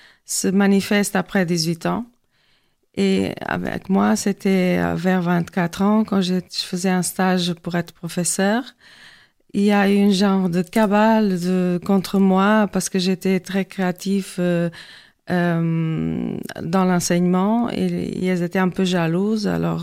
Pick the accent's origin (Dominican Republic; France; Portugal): Portugal; French is a second language; je suis professeure de portugais parce que je suis portugaise. Je suis aussi diplômée en art plastique, mais au Portugal.